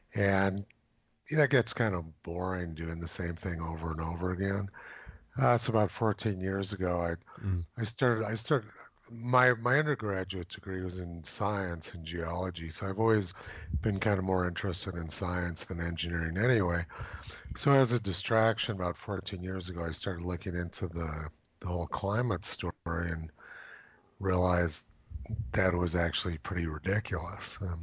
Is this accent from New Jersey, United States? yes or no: no; Los Alamos, New Mexico, United States; I'm from New Mexico. I come from Los Alamos, New Mexico, which is the most educated city in the world.